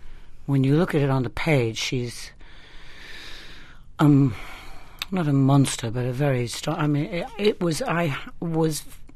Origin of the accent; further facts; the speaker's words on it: England, United Kingdom; because of Senator McCarthy, I was brought up in England.